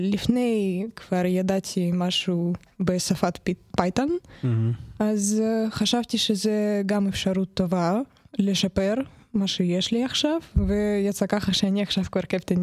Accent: Kyiv, Ukraine; now in Israel; אני דווקא מקייב.

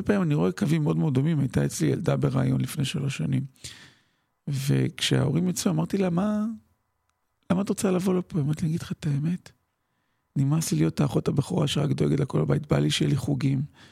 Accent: Acre, Northern District, Israel; באקו. גדלתי באקו.

